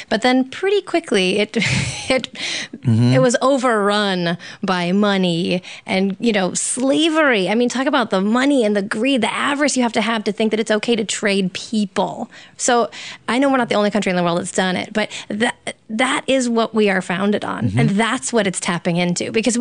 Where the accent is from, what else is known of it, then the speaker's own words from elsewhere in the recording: Brooklyn, New York, United States; I'm from Brooklyn.